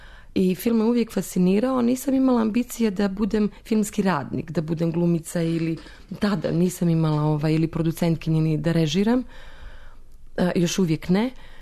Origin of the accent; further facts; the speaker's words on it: Montenegro; Dok sam rasla u Crnoj Gori, nisam imala puno